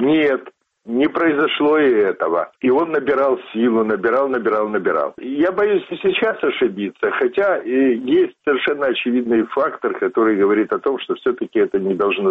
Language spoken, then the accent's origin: Russian; Belarus; мы народ, мы люди, мы нация, мы белорусы.